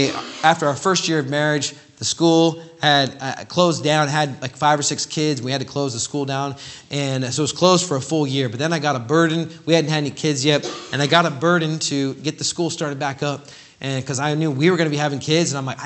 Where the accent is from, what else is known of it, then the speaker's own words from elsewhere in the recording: California, United States; it's a total different realm, you could say, of Baptist churches than where I grew up in California and that side of the coast.